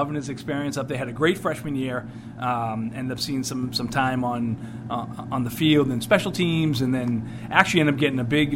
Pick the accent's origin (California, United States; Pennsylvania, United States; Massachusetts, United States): Massachusetts, United States; Salem; being at Salem for 18 years and growing up in Salem, being a Salem guy, so to speak